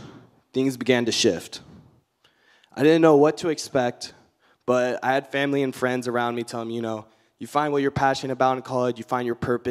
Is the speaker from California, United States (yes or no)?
yes; California, United States; now in Santa Barbara, United States; I'm from Orange County, but I'm a sophomore here Westmont College in Santa Barbara. I grew up in a Christian household, occasionally going to church.